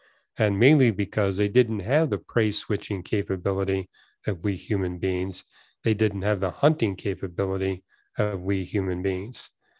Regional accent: Vancouver, British Columbia, Canada; because I was raised in Vancouver, lived quite close to Vancouver's Chinatown.

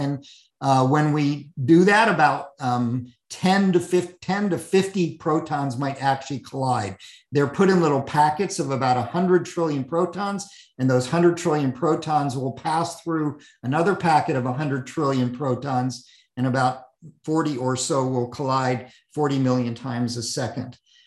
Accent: Fort Worth, Texas, United States; born there; I was born in Fort Worth, Texas, when my dad was a student at Dallas Theological Seminary.

